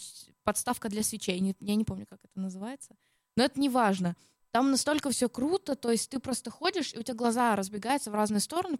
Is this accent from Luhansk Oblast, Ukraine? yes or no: no; Odesa, Odesa Oblast, Ukraine; Я из Одессы, как и Давид. Мы с одного города, с одной улицы.